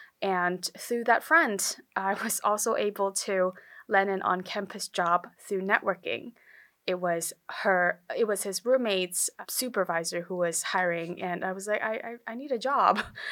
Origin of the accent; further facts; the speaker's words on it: Hong Kong; moved away as an adult; now in United States; I was 18 years old when I boarded the plane from Hong Kong. I am originally from Hong Kong. I came to the U.S. when I was 18 to pursue college.